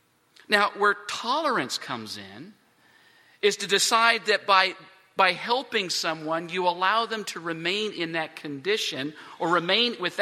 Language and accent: English; Canada; On my mother's side of the family, we have Texan. And I spent 21 years growing up in Canada. So I have all of these different things sort of mixed all together.